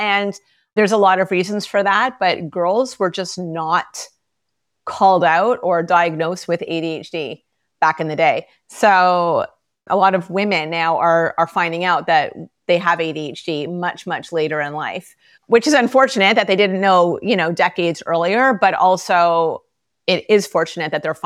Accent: Toronto, Ontario, Canada; I am a proud Canadian. I'm born and raised in Toronto, Canada.

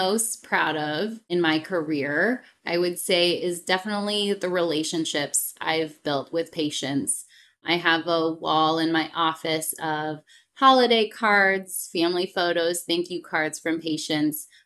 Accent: Michigan, United States; So I am from Michigan originally, and I did my medical school at Michigan State University.

